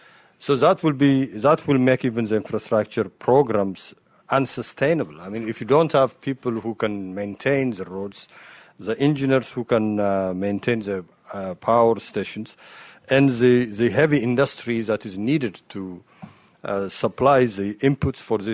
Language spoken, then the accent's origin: English; Ethiopia; I mean, I come from Ethiopia